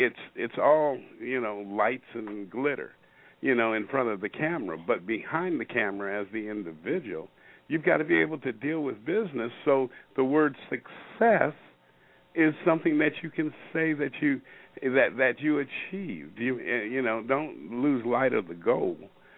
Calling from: Federal Way, Washington, United States; I'm calling in from Federal Way, Washington, up here in Washington State, in the Pacific Northwest.

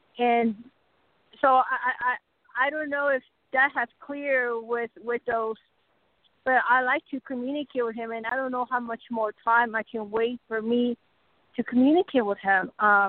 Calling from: Arizona, United States

